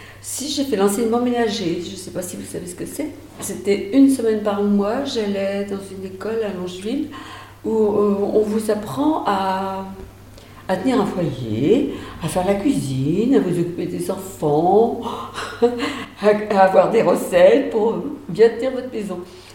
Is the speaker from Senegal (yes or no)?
no; Grues, Pays de la Loire, France; born there; Je suis née à Grue, en 1945. Mes parents étaient bergers. Et ils ont changé plusieurs fois de maison, tout ça. J'ai fait ma scolarité à Angles. Et après, j'ai travaillé un petit peu sur Angles.